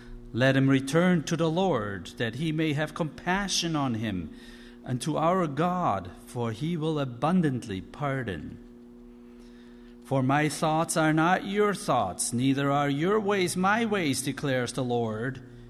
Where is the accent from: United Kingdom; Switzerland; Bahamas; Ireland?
Switzerland; Growing up in Switzerland, I had gone to church and Sunday school from early childhood on